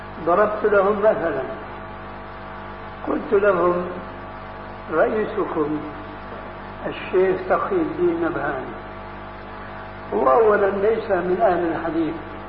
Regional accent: Syria; لابد أنكم سمعتم بحجب معروف هنا وعندنا في سوريا

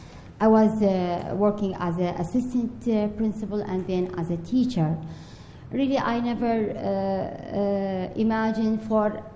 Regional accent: Iraq; English is a second language; I'm from Iraq. I work as an interpreter and as an assistant principal in my country.

